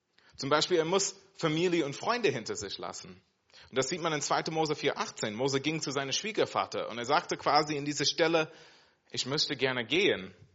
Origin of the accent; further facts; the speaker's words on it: United States; now in Germany; Ich komme aus Amerika, ich musste quasi alles hinter mich lassen.